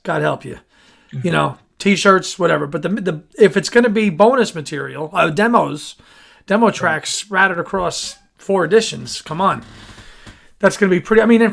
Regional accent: New Jersey, United States; You know I'm from New Jersey.

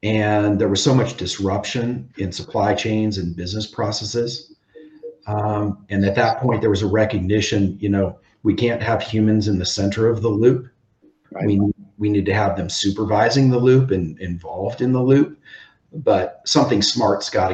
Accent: Madison, South Dakota, United States; My father was a professor for over 30 years at DSU, and I grew up in Madison where DSU is.

